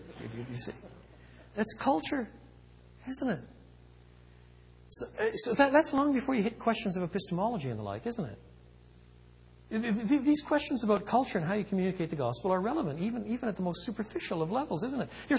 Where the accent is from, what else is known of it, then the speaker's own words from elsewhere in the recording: Quebec, Canada; I was brought up in French Canada.